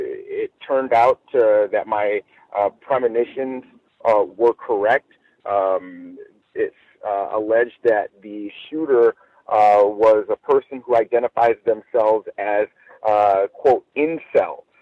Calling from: Los Angeles, California, United States; I'm calling live from Los Angeles.

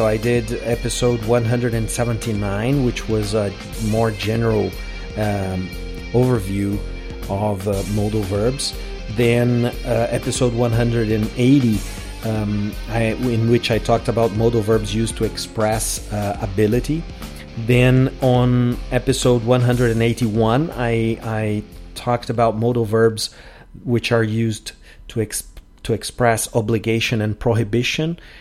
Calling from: Porto Alegre, Rio Grande do Sul, Brazil

